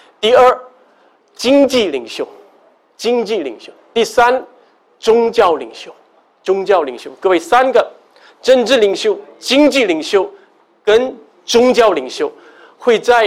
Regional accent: Singapore; 我们新加坡社会是孔夫子的教导

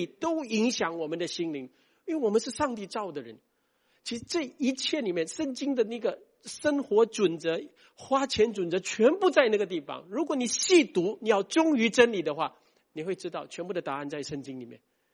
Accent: Singapore; 我们新加坡人怕饿死吗？

